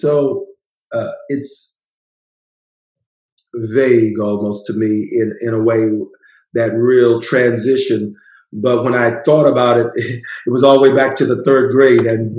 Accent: Little Rock, Arkansas, United States; now in New Orleans, United States; I came from Little Rock here to Tulane

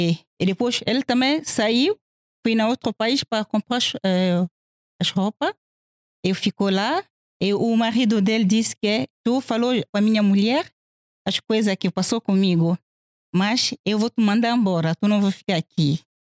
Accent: DR Congo; now in Portugal; Eu saí do Congo e depois passou Congo Brazzaville. Congo Brazzaville e depois Mali, entrou Mali. Mali, Algéria. Algéria, Marrocos.

